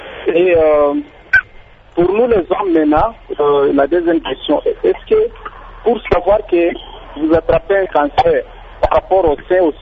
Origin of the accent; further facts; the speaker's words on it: Lubumbashi, Haut-Katanga, DR Congo; comme on appelle ici chez nous à Lubumbashi